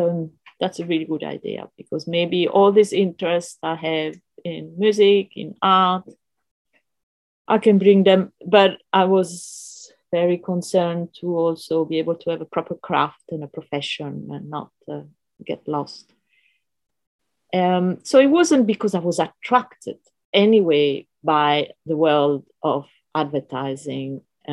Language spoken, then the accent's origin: English; Rome, Lazio, Italy; I grew up in Rome and I had a very free education. I didn't go to any school until I was maybe 16 and run around in this beautiful city.